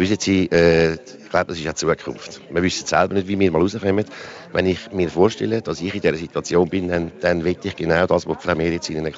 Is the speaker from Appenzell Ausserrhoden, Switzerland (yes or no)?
yes; Trogen, Appenzell Ausserrhoden, Switzerland; also born or lived in another canton; die sprachbildende oder die dialektbildende Zeit, die habe ich nicht im Ausland, aber in einem anderen Kanton verbracht, aber die ersten 12 Lebensjahre habe ich in Trogen verbracht.